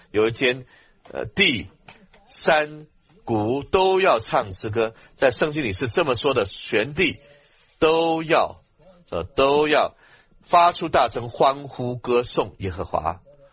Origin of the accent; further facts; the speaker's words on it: Hong Kong; 我在香港长大